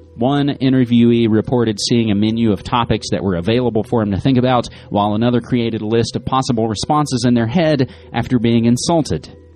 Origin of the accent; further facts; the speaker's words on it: West Virginia, United States; So from China to my home state of West Virginia by way of ArsTechnica.com